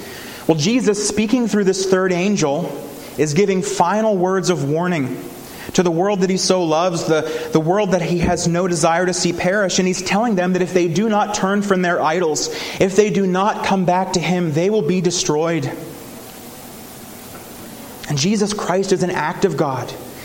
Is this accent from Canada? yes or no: no; Huntingdon, Pennsylvania, United States; In 2005, in my hometown, which is Huntingdon, Pennsylvania, it's in central Pennsylvania.